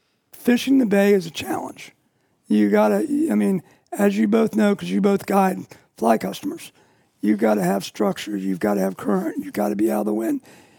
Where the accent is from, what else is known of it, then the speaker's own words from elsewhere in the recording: Virginia, United States; I grew up in Northern Virginia, started fishing for bass like everybody else does.